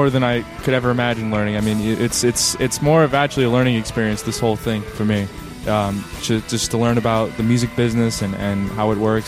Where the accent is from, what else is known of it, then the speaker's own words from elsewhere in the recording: New Bedford, Massachusetts, United States; The first time I met Buddy was at a little theater in my hometown of New Bedford, Mass.